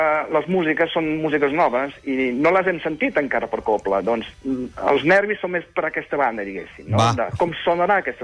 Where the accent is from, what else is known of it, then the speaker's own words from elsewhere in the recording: Occitania, France; perquè jo sóc del Rosselló, i ells també